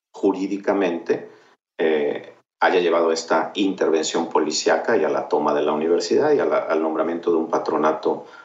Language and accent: Spanish; Mexico; los mexicanos tenemos que hacer una revisión de nuestra historia